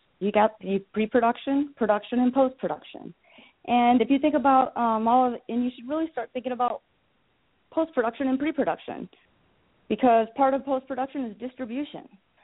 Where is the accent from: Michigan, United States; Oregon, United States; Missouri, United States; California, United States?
Michigan, United States; Battle Creek; I'll clarify, and I'm from Battle Creek, Michigan, Serial City, USA.